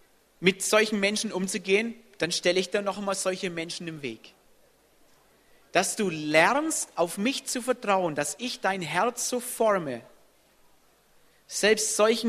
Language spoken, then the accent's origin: German; Bavaria, Germany; Bin ein Franke, so ist es halt, okay?